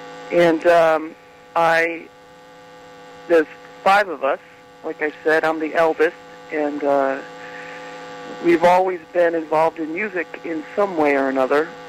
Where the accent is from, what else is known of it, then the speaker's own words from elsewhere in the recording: New York, United States; born there; I was my parents lived in New York City, and I was born in the Long Island Jewish Hospital.